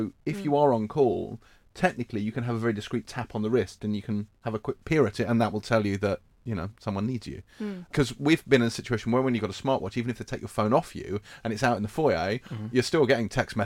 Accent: United Kingdom; being British

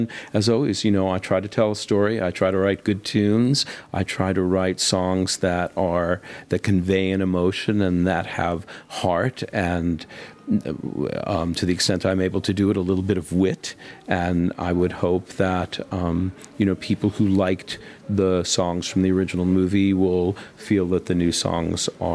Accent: United States; I'm obviously American, and in the States we have families pulled apart

